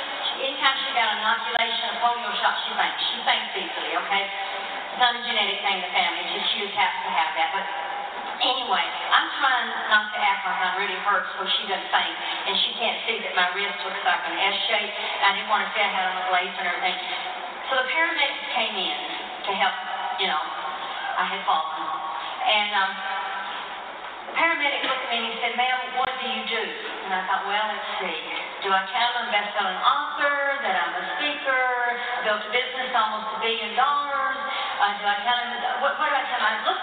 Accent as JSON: {"language": "English", "town": "Nashville", "region": "Tennessee", "country": "United States", "tie": "born or raised there", "said": "My sister had gotten Nashville, yes, my hometown. People still say I sound like Nashville a lot."}